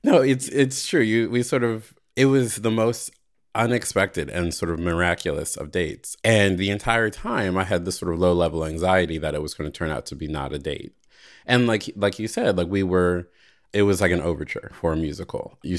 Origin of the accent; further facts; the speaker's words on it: East Coast, United States; David's from the West Coast and I'm from the East Coast.